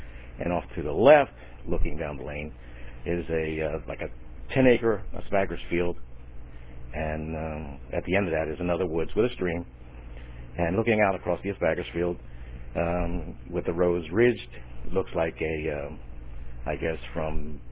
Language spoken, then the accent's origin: English; Bristol, New Jersey, United States; born there; I was born in Bristol, New Jersey. It's about, back in 1949.